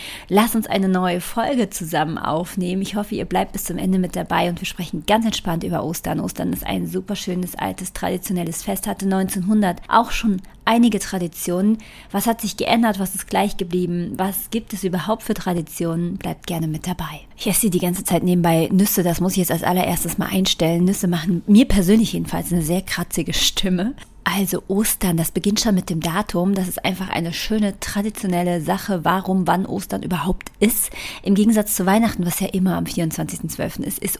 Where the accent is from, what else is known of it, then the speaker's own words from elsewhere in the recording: Rhineland, Germany; Und ich selber bin ja aus dem Westen von Deutschland, wenn man das so sagen kann, aus dem Rheinland, vor vielen Jahren in den Norden von Deutschland gezogen.